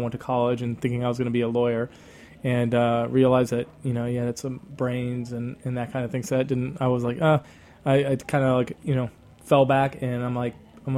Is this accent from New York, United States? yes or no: no; Sanford, New Mexico, United States; Yeah. I grew up in Sanford, New Mexico.